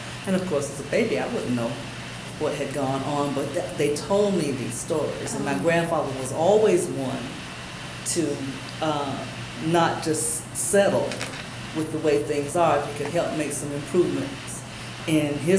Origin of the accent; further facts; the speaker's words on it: Huntersville, North Carolina, United States; but I went to school and was raised up in the Huntersville area.